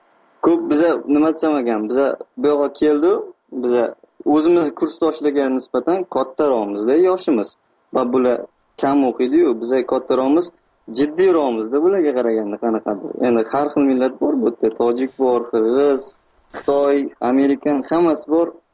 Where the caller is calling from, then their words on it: Almaty, Kazakhstan; Almaty, Qozog'iston.